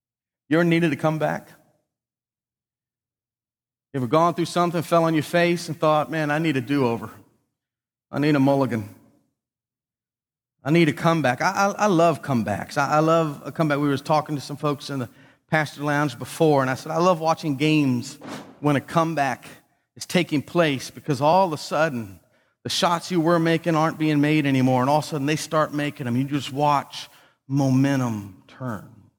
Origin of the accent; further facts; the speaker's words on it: Buffalo, New York, United States; I grew up in Buffalo, so I married a good Southern girl and then saved her from up north.